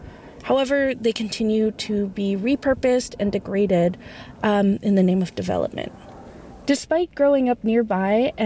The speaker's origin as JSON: {"language": "English", "town": "Ottawa", "region": "Ontario", "country": "Canada", "tie": "born or raised there", "said": "being born and raised in Ottawa"}